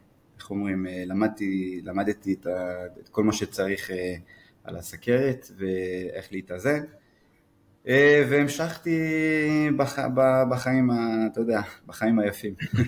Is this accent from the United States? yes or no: no; France; Hebrew is a second language; now in Israel; כפי שאתם שומעים, אני צרפתי במקור.